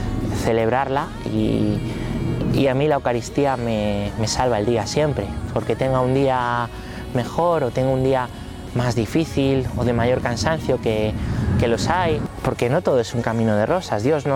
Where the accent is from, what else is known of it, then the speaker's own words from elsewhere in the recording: Móstoles, Community of Madrid, Spain; born there; Yo nací en Móstoles, mi parroquia de origen se llama San Simón de Rojas, en el Parque Coimbra. Y bueno, pues yo crecí en mi parroquia